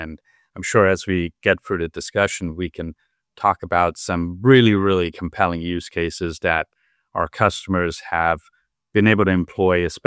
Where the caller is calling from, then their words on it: Baltimore, Maryland, United States; I am joining you from Baltimore, Maryland.